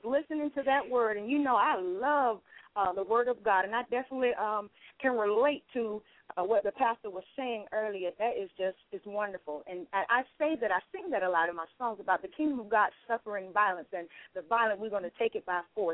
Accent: West Palm Beach, Florida, United States; born there; I was born in West Palm Beach, Florida, to … And I'm 42 years old.

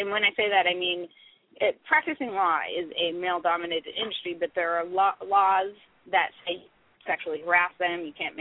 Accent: West Coast, United States; And I'm from the West Coast, so what do?

